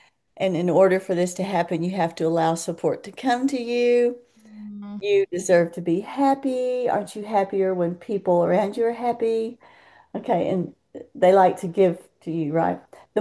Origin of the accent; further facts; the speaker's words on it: United States; I live in Texas, so I'm an American.